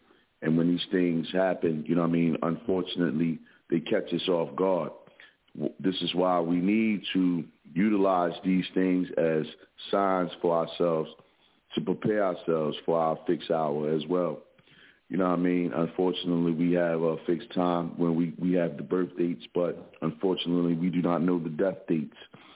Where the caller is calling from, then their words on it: Philadelphia, Pennsylvania, United States; representing from the Broad Street Bully side of Philadelphia, where the kids sucker punch people dressed up like Elmo at the kids' parties